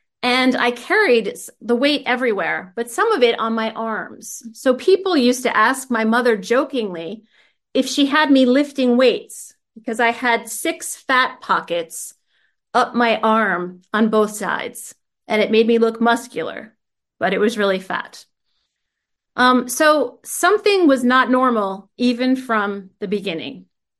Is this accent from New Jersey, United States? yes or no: yes; New Jersey, United States; born there; I was born in New Jersey in the United States.